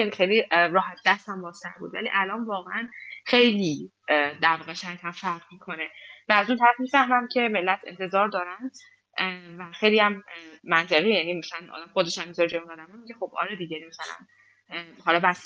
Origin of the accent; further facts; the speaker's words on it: Mashhad, Razavi Khorasan, Iran; حتی من الان مشهدی هستم